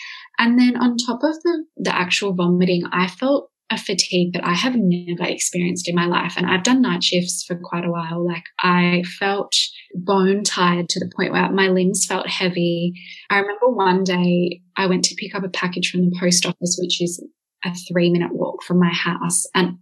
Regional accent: New South Wales, Australia; we're from New South Wales and we'd had intentions to get back across the border and celebrate that with our family.

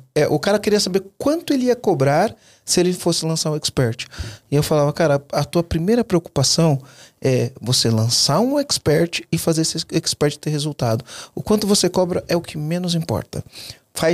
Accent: São Paulo, Brazil; lá em Santo André, eu sou do ABC Paulista

